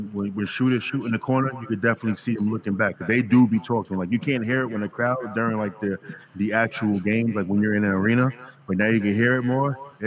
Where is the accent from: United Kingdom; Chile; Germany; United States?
United States; Queens, New York; Well, I'm from Queens, so yeah.